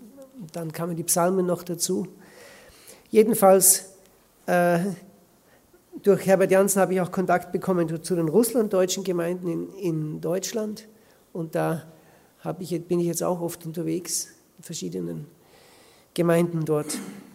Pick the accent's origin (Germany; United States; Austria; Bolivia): Austria; now in Switzerland; Meine Frau ist Schweizerin, ich bin Österreicher.